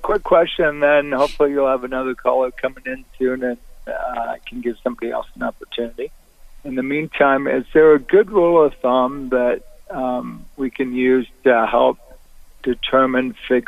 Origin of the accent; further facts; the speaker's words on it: Seattle, Washington, United States; now in Salt Lake City, United States; I grew up in Seattle, live in Salt Lake now. So we drive through Idaho often.